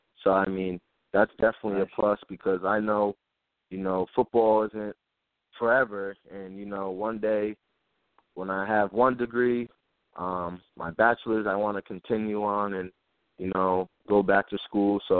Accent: East Coast, United States; Just because I'm from the East Coast, and I want it, you know, to be somewhere where I didn't have to deal with snow and blizzards

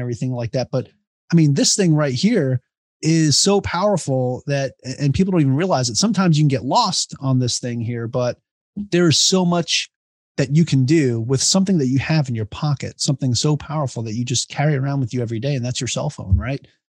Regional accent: Long Island, New York, United States; Yeah, I'm from Long Island.

